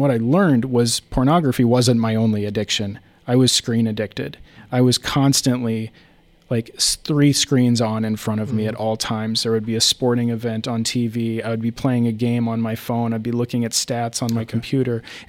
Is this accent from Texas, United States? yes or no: yes; Dallas, Texas, United States; I grew up in Dallas. Well, I was born in Dallas, So all of their sports teams I kept. I lost the accent.